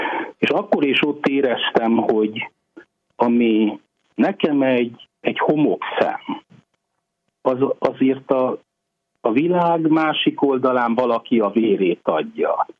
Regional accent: Hungary; akkor még jobban megörült, nem csak annak, hogy magyarként itt vagyok, hanem annak is, hogy szentsírosként is

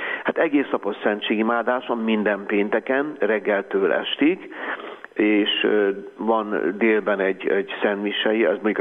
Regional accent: Szécsény, Nógrád, Hungary; born there; én Széchenybe születtem, tehát én még háznál

